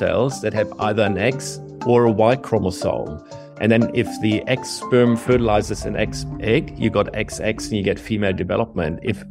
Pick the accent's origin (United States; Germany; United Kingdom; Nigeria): Germany; moved away as an adult; also born or lived in Berlin; now in Australia; I'm an Australian citizen, but I've come here from Germany over 20 years ago after I'd completed my PhD at the Max Planck Institute of Molecular Genetics in Berlin.